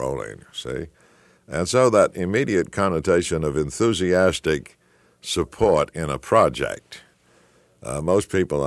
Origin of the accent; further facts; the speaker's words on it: Boston, Massachusetts, United States; accent: Boston; And I was brought up by New England school marms. And for a while, I had a very pronounced Boston accent.